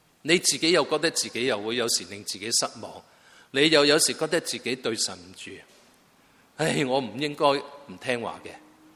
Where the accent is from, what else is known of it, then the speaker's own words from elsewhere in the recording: Guangdong, China; 即系所谓我广东人叫开窍啊